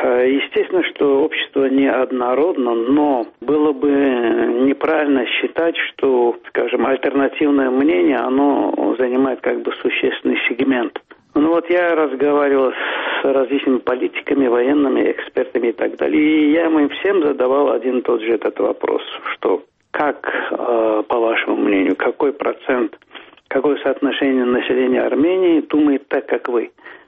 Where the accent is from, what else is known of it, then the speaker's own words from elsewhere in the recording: Azerbaijan; Но когда говорил, что из Азербайджана, то считали, что это такая неудачная шутка.